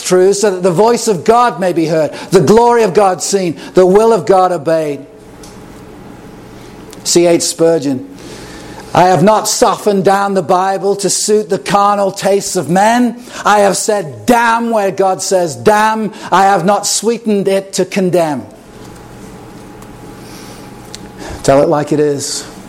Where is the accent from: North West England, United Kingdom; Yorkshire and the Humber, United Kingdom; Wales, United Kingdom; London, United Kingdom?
North West England, United Kingdom; Chester; I grew up in Chester, and there was literally a town crier.